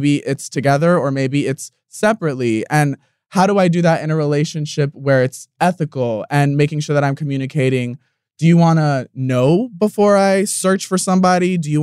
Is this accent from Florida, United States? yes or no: yes; Florida, United States; So growing up in South Florida, it's very known that like being bi, a girl is not going to want to date you.